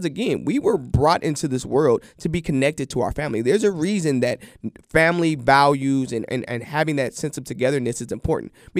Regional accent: California, United States; so that's my home state.

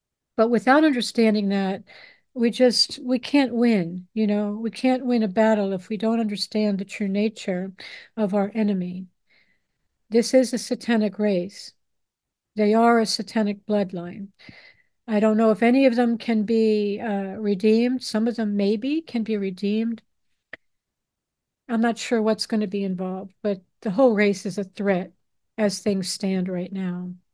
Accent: New York, United States; I grew up on Long Island. Everybody was having nose jobs

